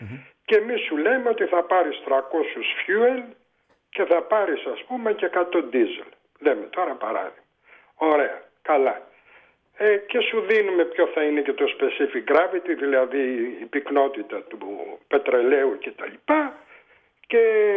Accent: Volos, Thessaly, Greece; γεννήθηκα Θεσσαλονίκη αλλά μεγάλωσα στο Βόλο.

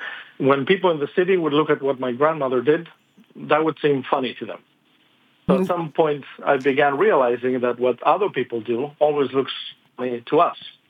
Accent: Thessaloniki, Central Macedonia, Greece; I grew up in Greece, and living in Greece, it felt very often like living in between two worlds, because I grew up in a big city, in Thessaloniki, but then I spent my summers at my mother's village in Chalkidiki.

